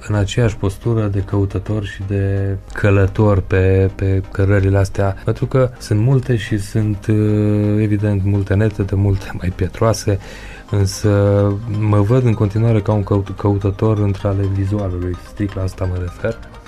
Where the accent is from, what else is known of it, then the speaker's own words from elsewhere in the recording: Romania; now in Germany; eu lucrez cu seva de aici, din Monium, din România, de la mine.